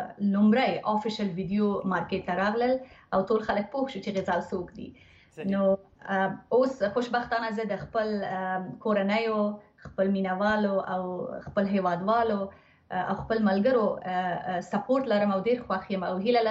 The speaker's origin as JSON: {"language": "Pashto", "region": "Kabul", "country": "Afghanistan", "tie": "born there"}